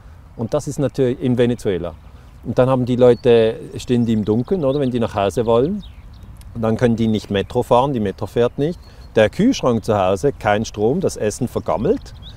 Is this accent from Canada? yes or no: no; Basel, Basel-Stadt, Switzerland; Ich bin ja aus der Schweiz, aus Basel.